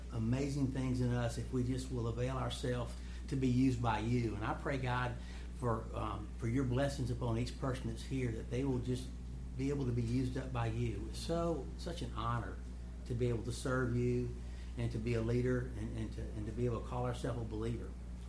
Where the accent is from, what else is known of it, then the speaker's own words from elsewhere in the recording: Monroe, Louisiana, United States; So I'm actually from Monroe, Louisiana. I don't know if y'all watch Duck Dynasty. Yeah, we all look like that, you know. But anyway, I live across the river from Duck Dynasty. They live in West Monroe. I live in Monroe.